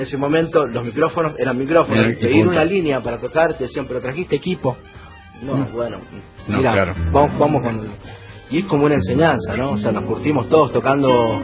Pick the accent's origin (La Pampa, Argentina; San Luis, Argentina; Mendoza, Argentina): Mendoza, Argentina; born or raised there